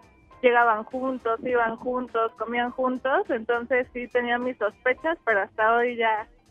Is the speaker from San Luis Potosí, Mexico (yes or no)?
no; Mexico City, Mexico; Pues soy de la Ciudad de México